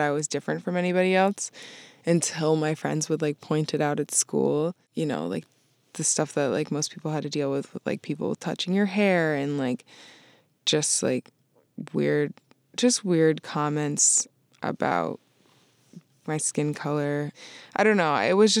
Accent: Vermont, United States; I was raised in Vermont.

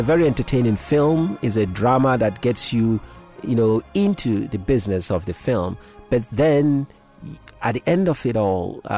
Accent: Zambia; now in Palo Alto, United States; Where are you from? I'm from Zambia.

